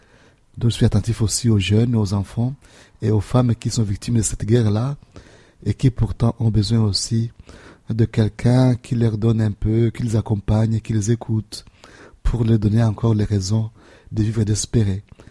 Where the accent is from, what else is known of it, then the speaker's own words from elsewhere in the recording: Bukavu, South Kivu, DR Congo; Oui, je viens de Bukavu.